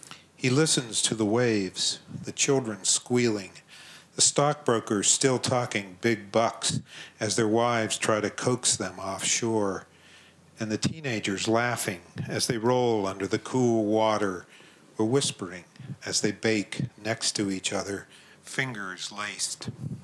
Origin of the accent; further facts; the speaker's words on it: Pittsburgh, Pennsylvania, United States; I came from Pittsburgh. We have no Calvinists in Pittsburgh. There are no Calvinists in Pittsburgh.